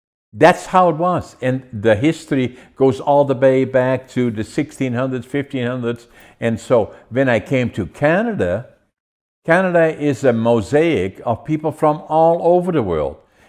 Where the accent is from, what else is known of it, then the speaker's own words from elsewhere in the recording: Netherlands; English is a second language; I was born in Holland and especially in northeastern Holland, and the culture that I grew up